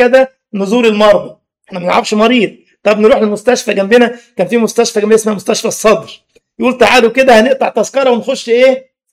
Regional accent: Cairo, Cairo Governorate, Egypt; مقابر الامام الشافعي عندنا في القاهرة

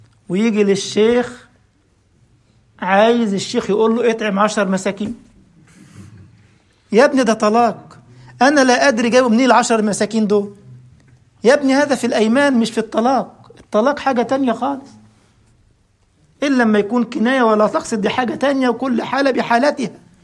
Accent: Egypt; وإحنا عندنا في مصر لما يعمل الكنافة يقول لك اعمل لها العقد.

